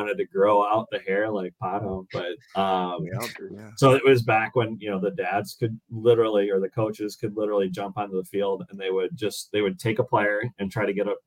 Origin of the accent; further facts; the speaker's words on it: Hoffman Estates, Illinois, United States; And so I grew up in Hoffman Estates, Schaumburg, you know, northwest suburbs of Chicago.